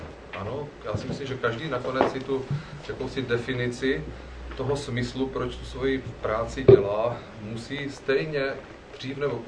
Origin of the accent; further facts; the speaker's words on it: Nivnice, Zlín Region, Czechia; born there; ačkoliv jsem se narodil v Nivnici, což je vlastně na Slovácku.